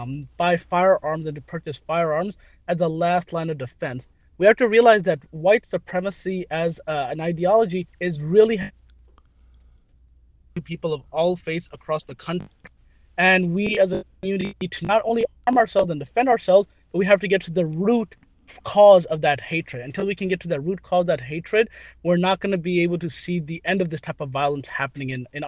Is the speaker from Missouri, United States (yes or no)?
yes; St. Louis, Missouri, United States; when I was growing up in St. Louis, there was actually debates in our communities whether it was allowed to lock the doors of the Islamic centers or not.